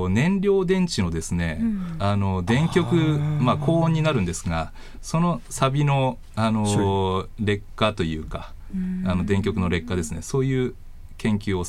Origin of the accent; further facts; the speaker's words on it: Yamagata, Japan; やっぱ地元の山形東北の言葉だと、まあ、ちょっと気恥ずかしいような感じがありますよね